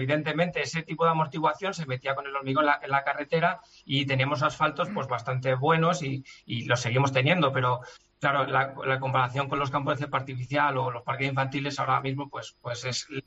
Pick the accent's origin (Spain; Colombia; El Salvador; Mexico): Spain; Soy de España y siempre he sido de España